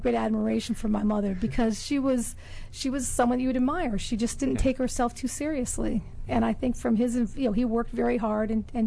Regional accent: Connecticut, United States; I grew up in Connecticut, and with a family, I had five brothers and sisters

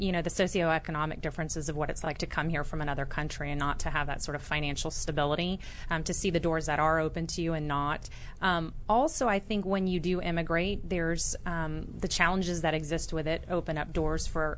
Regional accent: Destin, Florida, United States; I am from originally Destin, Florida, which is a little beach town.

